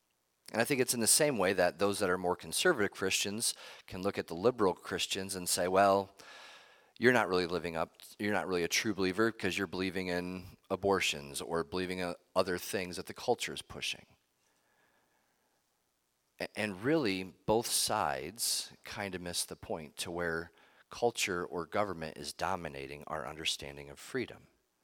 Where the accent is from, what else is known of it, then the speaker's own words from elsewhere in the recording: United States; but being born and raised in America, we're spoiled. We assume certain things, and we demand freedom.